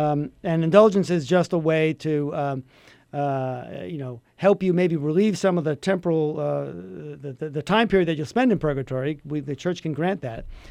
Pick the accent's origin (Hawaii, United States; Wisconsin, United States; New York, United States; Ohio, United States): New York, United States; Sure, I grew up in New York, and you know, we had lived through a couple of transit strikes there, and it's just everything's a mess.